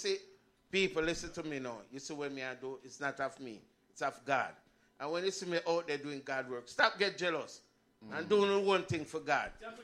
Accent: Jamaica; so we as Jamaican have to support, and we don't want nothing go down, you know.

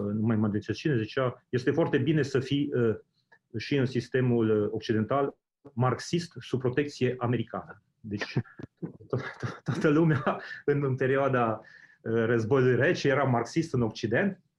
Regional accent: Bistrița, Bistrița-Năsăud, Romania; accent: Transylvanian; Deci eu sunt originar din Transilvania, din Bistrița, okay. Și cred că accentul meu e mai mult ardelenesc decât...

